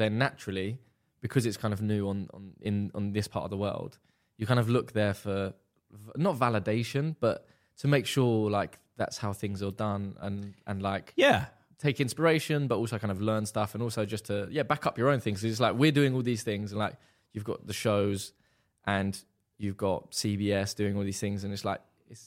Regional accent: London, United Kingdom; because obviously I'm being from London, but also like anywhere in England, anywhere in the UK, there's football everywhere.

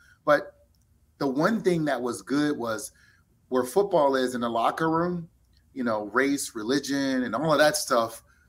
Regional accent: New Orleans, Louisiana, United States; also born or lived in San Diego; growing up in New Orleans, living in San Diego, you didn't experience winter.

